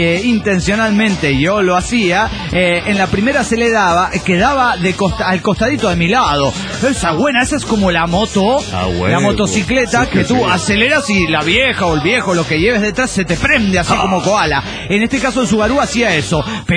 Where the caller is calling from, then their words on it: Málaga, Andalusia, Spain; de Málaga, España.